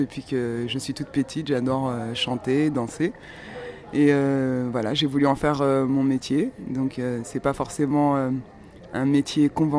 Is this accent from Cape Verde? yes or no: yes; Cape Verde; je suis africaine, donc je viens des îles du Cap-Vert. C'est une archipel qui se trouve au large de la côte africaine.